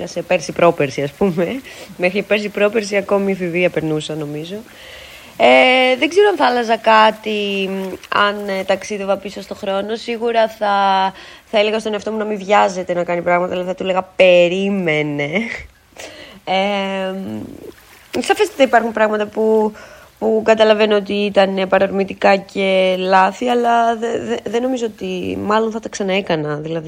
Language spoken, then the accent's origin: Greek; Athens, Attica, Greece; Γεννήθηκα και μεγάλωσα στην Αθήνα, σε μια οικογένεια όπως όλοι μας.